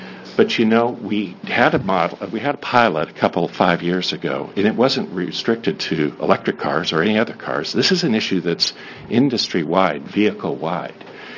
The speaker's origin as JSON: {"language": "English", "town": "Portland", "region": "Oregon", "country": "United States", "tie": "born or raised there", "said": "I offer my hometown, the city of Portland."}